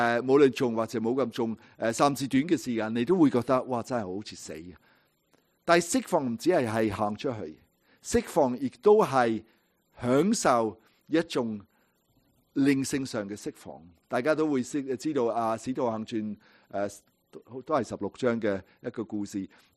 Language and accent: Cantonese; Hong Kong; 我哋香港人當中唔少嘅人會有請家庭嘅用工